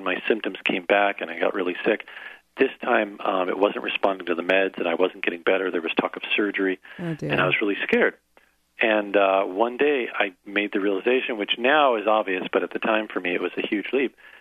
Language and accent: English; New Jersey, United States; yeah, so I grew up in Jersey, and I was actually in high school. I was the number one ranked debater in New Jersey.